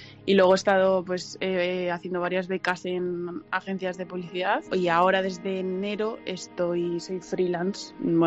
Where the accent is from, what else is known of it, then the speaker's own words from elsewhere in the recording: Madrid, Community of Madrid, Spain; Tengo 26 años. Bueno, soy de Madrid.